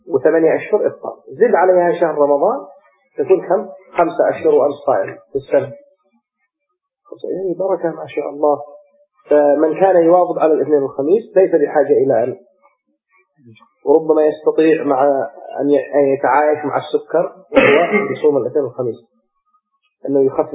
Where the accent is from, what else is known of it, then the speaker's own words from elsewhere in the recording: Yemen; عندنا في اليمن يقول بصوم نص التنبيه